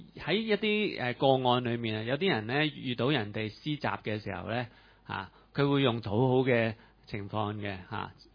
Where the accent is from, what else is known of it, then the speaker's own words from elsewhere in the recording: Hong Kong; 咁我哋香港人实识啦系嘛